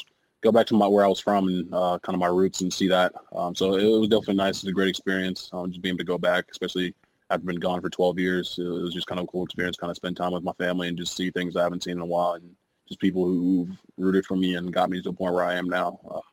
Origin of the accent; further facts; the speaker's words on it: Nigeria; Being Nigerian, there's not a lot of role models really for them